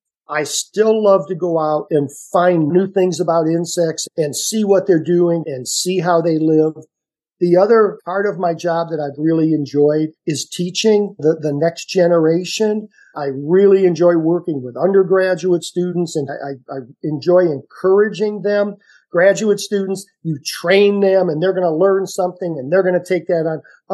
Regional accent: Ohio, United States; I grew up in Ohio, so I went to Kent State University, which had a really great master's program.

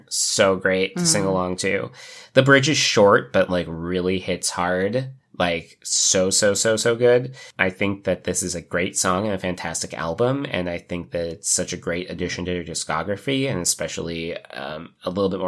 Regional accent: Vermont, United States; No, yeah. I didn't, because I was from Vermont.

